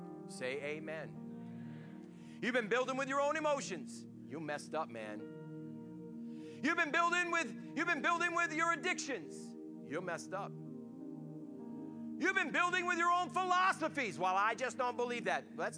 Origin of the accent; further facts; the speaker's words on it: Boston, Massachusetts, United States; And I'm from Boston, and everything is lath and plaster up in Boston.